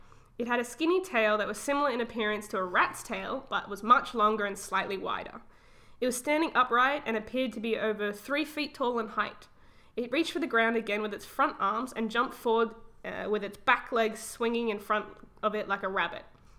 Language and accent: English; Australia; I'm Australian, like, we're Australian